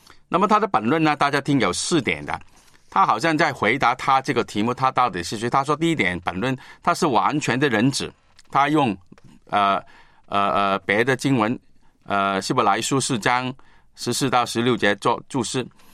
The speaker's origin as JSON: {"language": "Chinese", "region": "Guangdong", "country": "China", "said": "我们广东人这个说话就是说"}